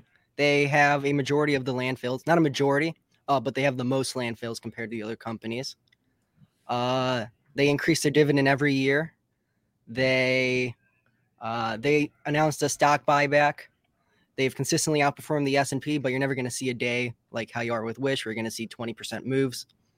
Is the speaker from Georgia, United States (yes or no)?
no; West Bloomfield, Michigan, United States; I'm an intern in the events team. I'm from West Bloomfield, Michigan, which is about 45 minutes outside of Detroit.